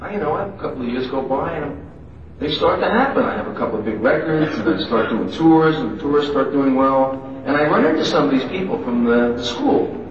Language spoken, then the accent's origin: English; Hicksville, New York, United States; But I was from New York, but I was from a town called Hicksville.